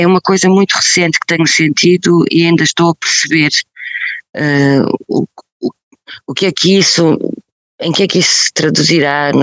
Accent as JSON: {"language": "Portuguese", "town": "Barcelos", "region": "Braga", "country": "Portugal", "said": "eu juntei dinheiro, porque eu queria fugir de Barcelos, queria vir de comboio a Lisboa"}